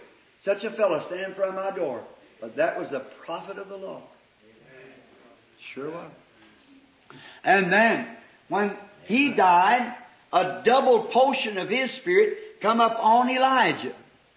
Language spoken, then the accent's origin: English; Kentucky, United States; call me a corncracker, because I was from Kentucky, you know.